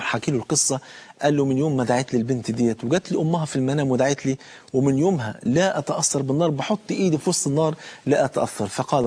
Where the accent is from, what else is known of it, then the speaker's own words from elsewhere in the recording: Egypt; كان في شاب من بلاد الصعيد عندنا في مصر، الكلام ده زمان